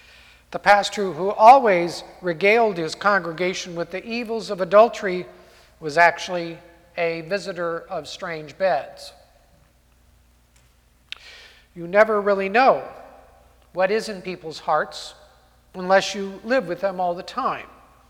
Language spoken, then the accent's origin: English; Cupertino, California, United States; the custom in many homes of my hometown, Cupertino, California, and that city is now 63% Asian American